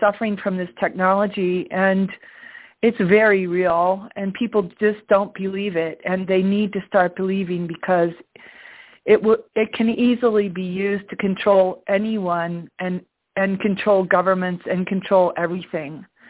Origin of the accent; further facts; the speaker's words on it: Colorado, United States; I'm from Colorado. I live in Mesa County